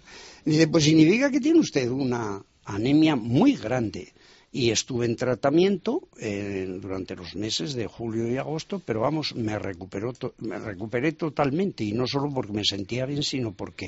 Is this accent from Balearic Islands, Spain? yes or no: no; Segovia, Castile and León, Spain; yo siempre que vengo a Segovia me encuentro bien, primeramente porque es mi patria chica. Y en segundo lugar, pues porque he estado aquí varios años como obispo